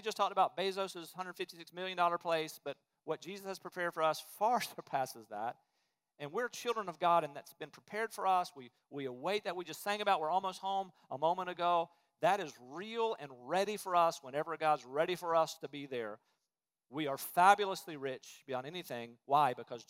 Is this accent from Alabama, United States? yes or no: yes; Alabama, United States; and so we came from Alabama up here to a candidate conference